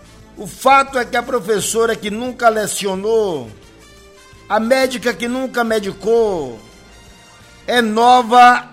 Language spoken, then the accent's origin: Portuguese; Ilhéus, Bahia, Brazil; E eu não sou do interior, não. Eu sou de Ilhéus.